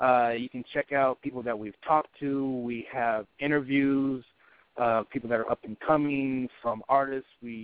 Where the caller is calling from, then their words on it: Hollywood, California, United States; calling from Hollywood, California.